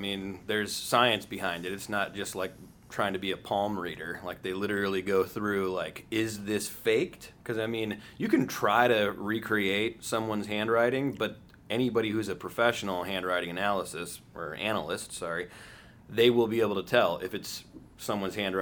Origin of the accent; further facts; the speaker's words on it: Midwest, United States; I'm from the Midwest, so I mean driving in the snow is like not a big deal at all.